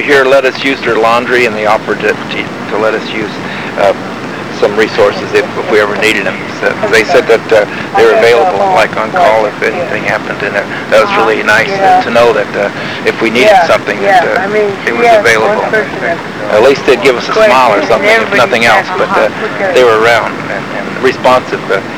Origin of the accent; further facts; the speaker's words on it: Santa Barbara, California, United States; born there; And I was born in Santa Barbara in 1943.